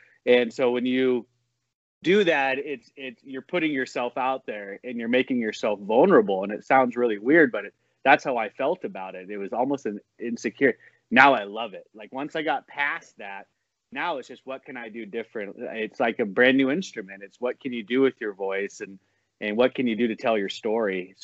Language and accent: English; San Diego, California, United States; also born or lived in Spokane, Washington; I grew up mostly in San Diego. I was born in Spokane area. We moved down there as a family, like when I wasn't 10 yet, so probably 7 or 8.